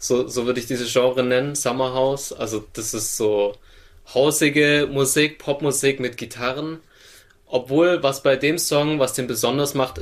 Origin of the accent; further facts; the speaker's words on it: Stuttgart, Baden-Württemberg, Germany; bin aus Stuttgart